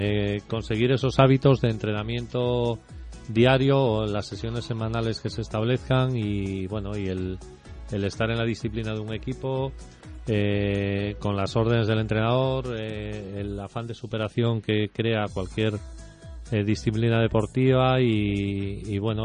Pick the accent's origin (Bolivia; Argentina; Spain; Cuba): Spain